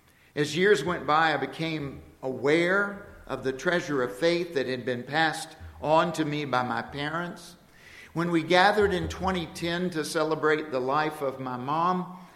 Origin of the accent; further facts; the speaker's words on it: Roanoke, Virginia, United States; I remember what I learned growing up in Covenant Church in Roanoke, Virginia.